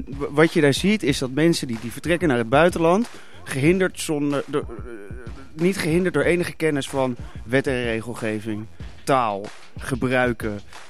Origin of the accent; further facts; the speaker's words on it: South Holland, Netherlands; now in Amsterdam, Netherlands; Ik woon nu in Amsterdam. Sinds een jaar of 4. Ik kom oorspronkelijk uit de buurt van Leiden.